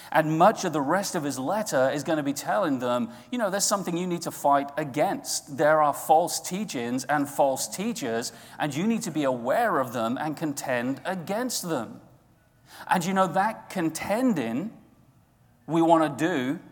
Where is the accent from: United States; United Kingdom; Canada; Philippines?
United Kingdom; England; able to have grown up in England. And there are so many wonderful things that I could tell you about my home country.